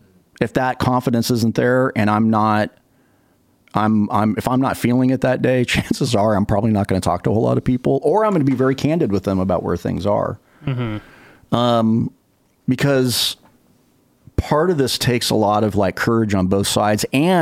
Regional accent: California, United States; And most of the time, though, also as a side note, I don't tell people I'm originally from California.

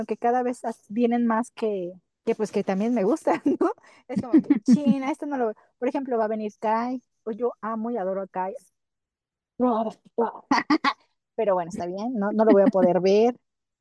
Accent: Mexico; somos los fans mexicanos, perdón por no incluir a todos a Latinoamérica, pero bueno, estoy hablando de mi país

